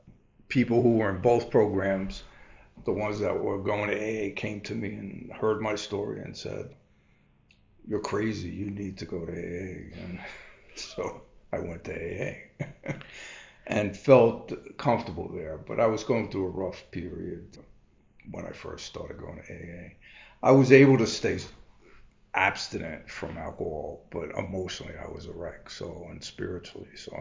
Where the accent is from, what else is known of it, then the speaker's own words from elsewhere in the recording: Inwood, New York, United States; also born or lived in Far Rockaway; So I was born in St. Joseph's Hospital in Far Rockaway. Grew up in Inwood, Long Island, and had a good childhood.